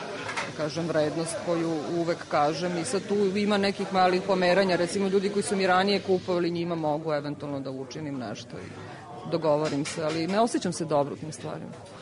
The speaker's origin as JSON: {"language": "Serbian", "town": "Šabac", "region": "Mačva District", "country": "Serbia", "tie": "born there", "said": "slikar. Rođena sam u Šapcu. Ne osjećam se ni Beograđankom, ni Šapčankom."}